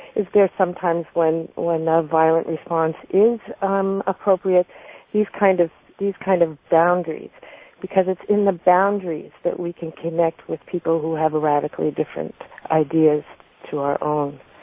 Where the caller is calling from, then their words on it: Quebec, Canada; I'm calling from Canada. From Quebec.